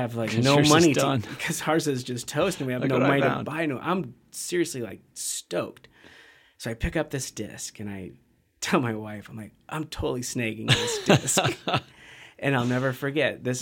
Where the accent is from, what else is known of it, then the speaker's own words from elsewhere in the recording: Bend, Oregon, United States; I grew up skiing in Bend